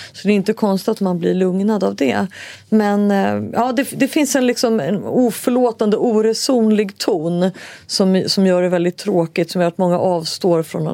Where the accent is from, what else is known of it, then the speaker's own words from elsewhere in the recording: Sweden; Alltså, som infödd svensk är det ju